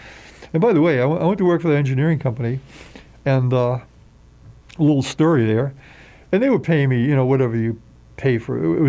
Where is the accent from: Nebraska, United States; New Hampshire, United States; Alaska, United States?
New Hampshire, United States; I'm from New Hampshire, and he was from New Hampshire also.